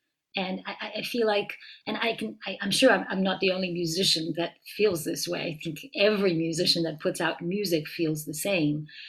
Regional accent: Israel; now in United States; I'm not a native New Yorker. I was born and raised in Israel, and I lived in many, many different places in my life. Somehow found myself in this area about 11 years ago.

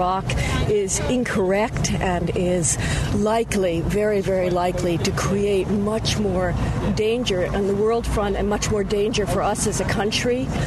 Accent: Colorado, United States; I came from Colorado because I feel really strongly

